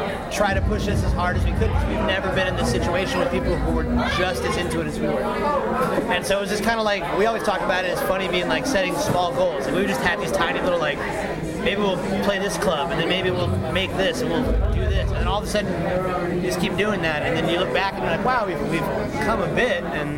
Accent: San Diego, California, United States; also born or lived in Austin; I've lived in San Diego since I was like 5. So

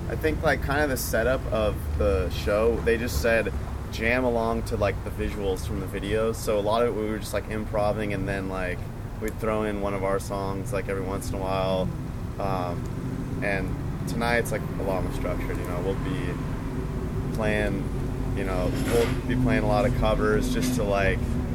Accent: Marin, California, United States; Yeah, and I'm actually from Marin.

